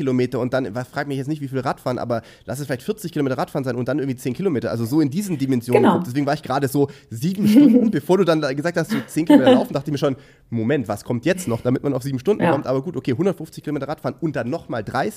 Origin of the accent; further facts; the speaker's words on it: Ehningen, Baden-Württemberg, Germany; also ich komme auch aus dem Schwäbischen, so aus der Gegend von Sindelfingen.